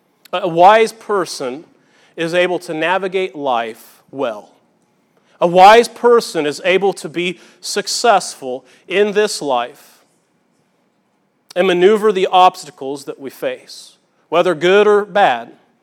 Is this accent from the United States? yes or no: yes; Farina, Illinois, United States; I went to South Central, and I grew up in Farina, south of here about an hour.